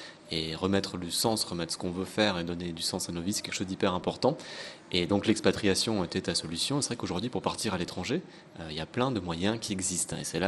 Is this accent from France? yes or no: yes; France; ce qu'on connaît chez nous en France